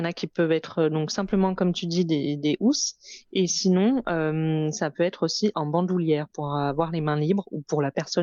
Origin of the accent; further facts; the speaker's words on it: Lyon, Auvergne-Rhône-Alpes, France; j'ai 30 ans, je suis lyonnaise